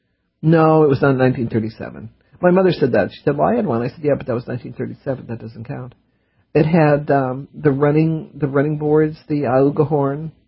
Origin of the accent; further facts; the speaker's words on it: Denver, Colorado, United States; You know, when I grew up, I grew up in Denver